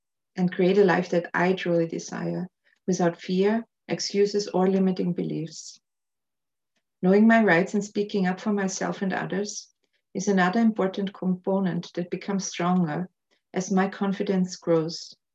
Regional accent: Austria; English is a second language; moved away as an adult; now in Canada; I was born and raised in Austria and moved to Canada in my early 20s. I have now lived longer in Canada than in Austria, yet I don't feel like I'm a true Canadian since I wasn't born here.

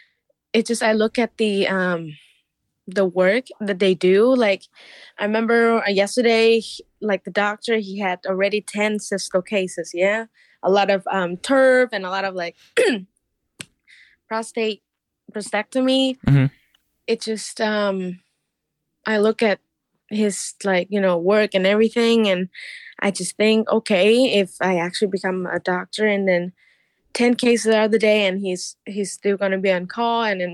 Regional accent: Vietnam; it's because I'm from Vietnam

